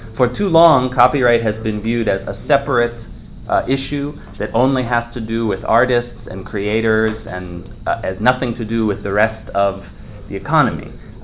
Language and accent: English; United States; It is quite strange to me, as an American